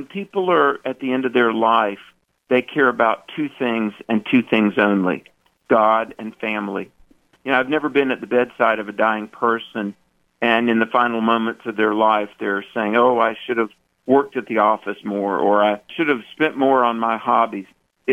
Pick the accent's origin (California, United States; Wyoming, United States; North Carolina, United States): North Carolina, United States; You know, just hours ago, I landed in North Carolina, my home state.